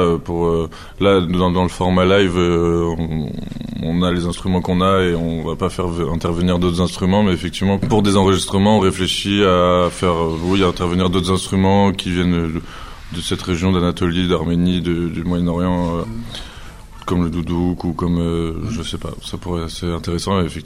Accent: Marseille, Provence-Alpes-Côte d'Azur, France; Et on vient de Marseille

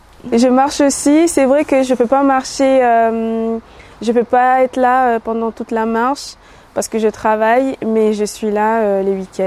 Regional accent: Angola; now in Grenoble, France; Je vis à Grenoble et je suis étudiante en droit. Je suis congolaise, angolaise aussi.

